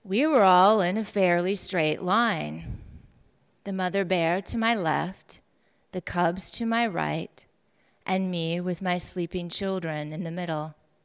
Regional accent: Superior, Wisconsin, United States; this is the fourth time I've had the privilege of attending Writers Read. I hail to you from Superior, Wisconsin

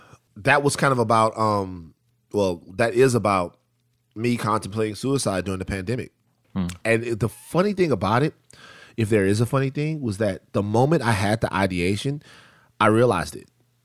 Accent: Baton Rouge, Louisiana, United States; if I'm still back in Baton Rouge and I'm growing up in South Baton Rouge where I'm from

